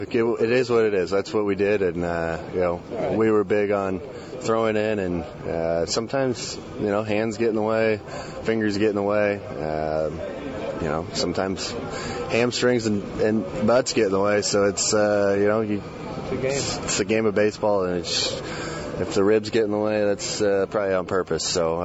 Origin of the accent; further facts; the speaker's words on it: Iowa, United States; just because I was from Iowa and felt like I could relate to that a little bit with the cornfield.